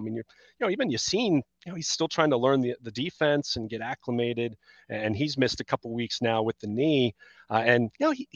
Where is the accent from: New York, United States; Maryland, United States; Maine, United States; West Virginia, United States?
Maryland, United States; Baltimore; now in York County, United States; I live in Southern York County. I could jog to the Mason-Dixon line, and you know, I'm from Baltimore originally, but yeah, right. I like my peace and quiet up Pennsylvania